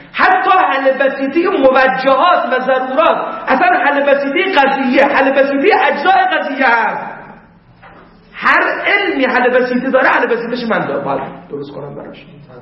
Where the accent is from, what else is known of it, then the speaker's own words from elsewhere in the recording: Ahvaz, Khuzestan, Iran; گفت کجا؟ گفتم آقا ما از اهواز اومدیم.